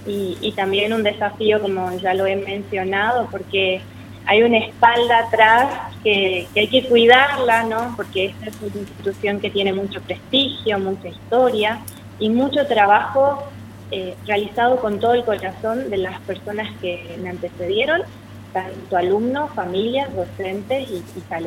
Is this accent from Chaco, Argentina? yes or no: yes; Chaco, Argentina; moved away as an adult; now in Misiones, Argentina; Yo soy de Chaco, pero en el 2007 vine a Misiones a estudiar genética